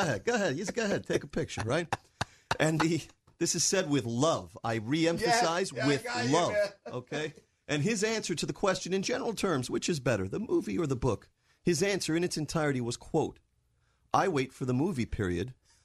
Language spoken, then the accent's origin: English; Staten Island, New York, United States; when people would say to me, what was it like growing up on Staten Island?